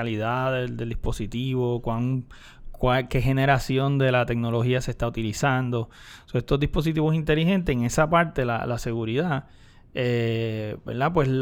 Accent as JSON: {"language": "Spanish", "country": "Puerto Rico", "said": "Estamos en Puerto Rico y somos ciudadanos americanos de segunda clase."}